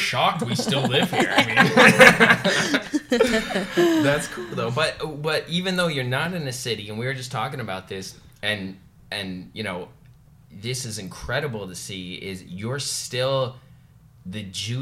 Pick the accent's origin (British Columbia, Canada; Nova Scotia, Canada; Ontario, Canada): British Columbia, Canada; Vancouver; even growing up in Vancouver in comparison to here